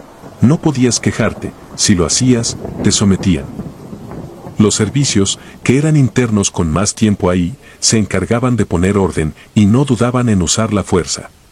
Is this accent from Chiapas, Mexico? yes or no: no; Sinaloa, Mexico; soy de Sinaloa y en ese entonces tenía 26 años.